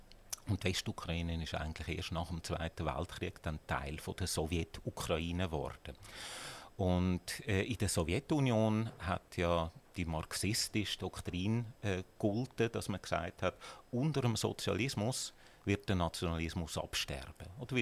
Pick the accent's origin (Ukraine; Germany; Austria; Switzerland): Switzerland; Sie und ich reden ja auch Deutsch. Und unsere staatsbürgerliche Identität ist nicht die von Deutschland, sondern wir sind Schweizer. Wir sind stolz darauf, Schweizer zu sein.